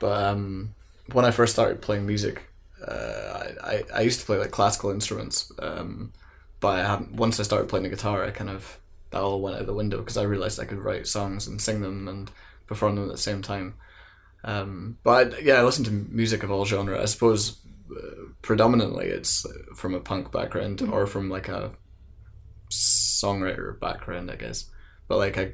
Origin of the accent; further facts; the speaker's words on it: Edinburgh, Scotland, United Kingdom; I'm from Edinburgh in Scotland.